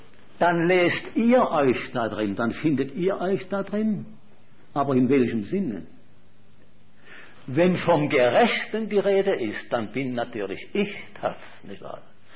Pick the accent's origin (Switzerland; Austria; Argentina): Switzerland; Schaffhausen; Wir in Schaffhausen, ich bin Schaffhauser dort aufgewachsen